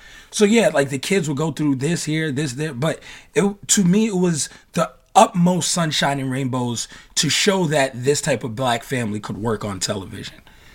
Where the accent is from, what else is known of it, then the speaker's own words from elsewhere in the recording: New York, United States; But I grew up in New York, and friends are the same way.